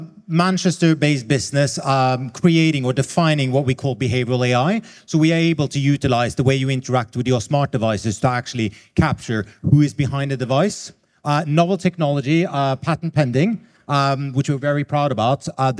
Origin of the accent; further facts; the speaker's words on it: Norway; English is a second language; also born or lived in London; I moved up from London. I'm originally from Norway, but moved up to from London after spending 7 years for my sins down there.